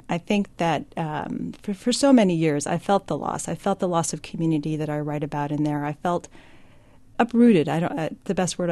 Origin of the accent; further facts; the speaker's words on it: United States; And I'm fully American, and I participate in American civic life.